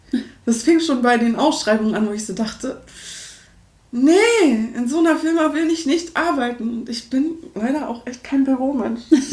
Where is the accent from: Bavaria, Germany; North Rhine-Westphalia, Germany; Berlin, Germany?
Berlin, Germany; Ich komme aus Berlin ursprünglich.